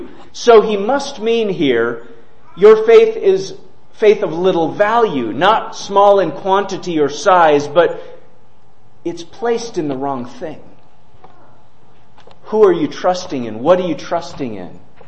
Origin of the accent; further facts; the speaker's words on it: Minnesota, United States; I grew up in Minnesota. I'd never really seen mountains. I mean, technically we have one hill they call a mountain